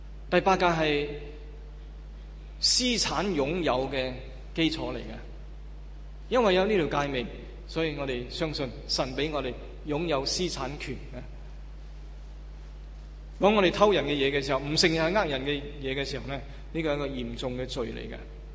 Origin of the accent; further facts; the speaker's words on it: Hong Kong; 咁我哋香港人就好觉得都啊